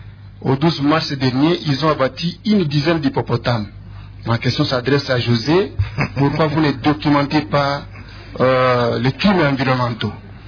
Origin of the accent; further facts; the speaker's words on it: Rutshuru, North Kivu, DR Congo; Je viens de Rutshuru, où le groupe armé abat les hippopotames